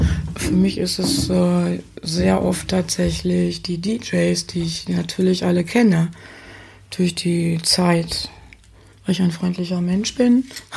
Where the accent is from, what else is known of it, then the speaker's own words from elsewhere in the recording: Paderborn, North Rhine-Westphalia, Germany; Ich komme aus Nordrhein-Westfalen. Damals musste man immer fahren. In Paderborn, da wo ich herkomme, gibt's nichts.